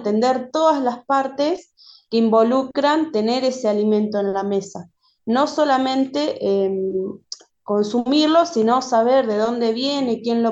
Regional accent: Ingeniero Jacobacci, Río Negro, Argentina; de Ingeniero Jacobacci, región sur de Río Negro.

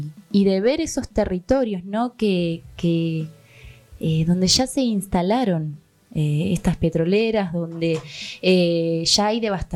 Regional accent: Mar del Plata, Buenos Aires Province, Argentina; born there; uno piensa en Mar del Plata y dice, sí, mi lugar donde yo nací puede terminar así.

